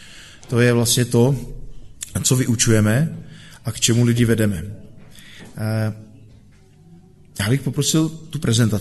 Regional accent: Plzeň, Plzeň Region, Czechia; oni se přestěhovali tam odtud, kde jsem vyrůstal v Plzni, protože já jsem původně z Plzně.

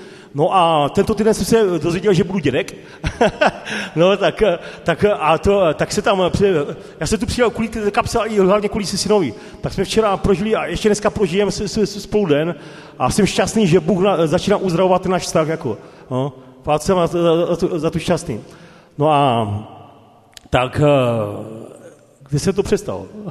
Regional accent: Frýdek-Místek, Moravian-Silesian Region, Czechia; pocházím z Frýdku Mísku

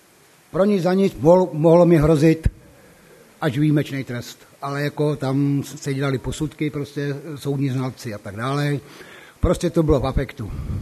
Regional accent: Litoměřice, Ústí nad Labem Region, Czechia; Já pocházím z Litoměřic, jsou to severní Čechy, pokud to někdo zná, neboli za Německa Sudety.

